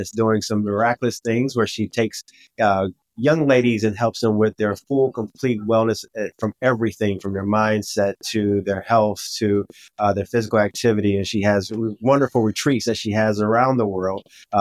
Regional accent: United States; now in Switzerland; and I know I'm from the U.S.

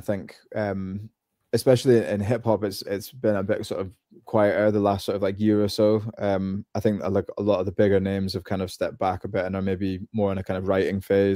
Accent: Scotland, United Kingdom; it's about like identity in Scotland, experiences and of being Scottish and being here.

